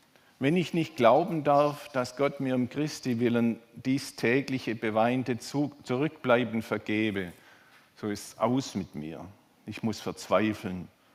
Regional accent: Baden-Württemberg, Germany; ich komme aus Württemberg

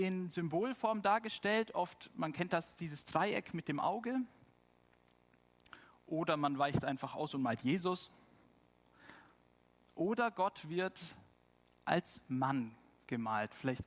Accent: Germany; Und wir als Deutsche, geprägt von der lateinischen Sprache

